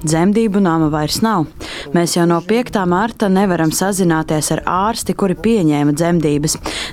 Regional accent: Ukraine; Latvian is a second language; now in Latvia; Es te pagaidām esmu vienīgā no Ukrainas.

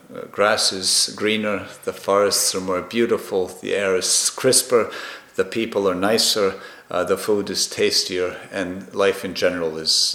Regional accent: United States; born there; I was born in the States. Both of my parents, Latvians, as children, they fled in October of 1944 with their respective families.

